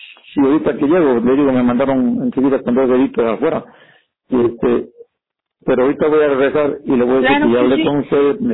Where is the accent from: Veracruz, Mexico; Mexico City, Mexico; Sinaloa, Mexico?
Veracruz, Mexico; now in Xalapa, Mexico; Yo vine antes de septiembre, aquí, porque estoy aquí en Jalapa, Veracruz. Yo vengo de Veracruz y vengo a Jalapa.